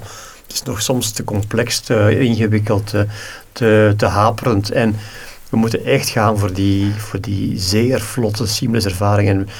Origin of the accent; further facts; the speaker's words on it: Flanders, Belgium; Vlaamse aard, onze dicht bij de mensen staan.